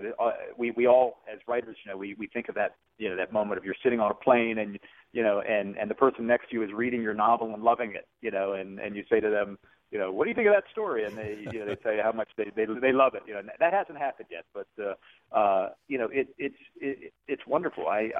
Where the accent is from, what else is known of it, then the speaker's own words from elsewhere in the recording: Washington, District of Columbia, United States; born there; I was born in Washington, D.C., and then my family moved out to the country and back in, this was like in, 68, 69, and it was country.